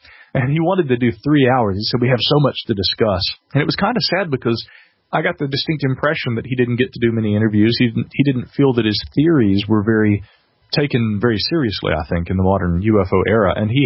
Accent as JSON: {"language": "English", "town": "Asheville", "region": "North Carolina", "country": "United States", "tie": "born or raised there", "said": "here in my hometown of Asheville."}